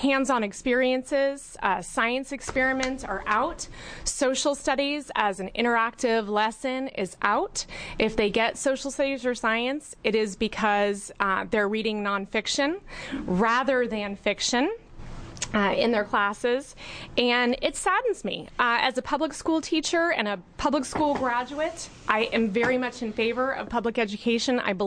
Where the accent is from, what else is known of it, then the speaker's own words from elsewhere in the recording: Pendleton, Oregon, United States; I'm from Pendleton, Oregon.